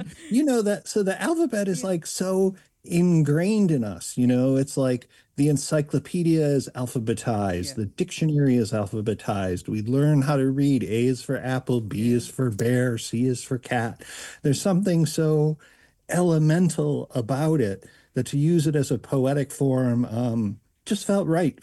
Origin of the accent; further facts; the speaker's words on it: Buffalo, New York, United States; in my hometown of Buffalo